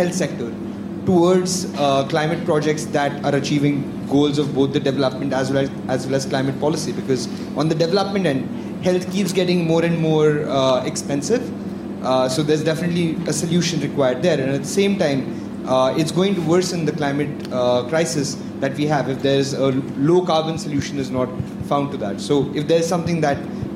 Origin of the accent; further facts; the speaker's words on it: India; I'm from India.